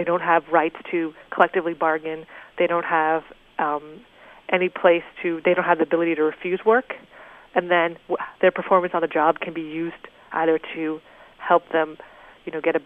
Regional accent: Minnesota, United States; Well, I guess in 1998, I believe, there was a strike in my home state of Minnesota.

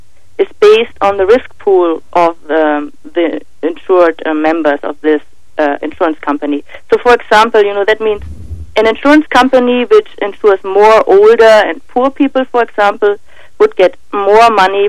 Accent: Germany; moved away as an adult; now in United States; 7 years, yeah, and I'm also originally from Germany.

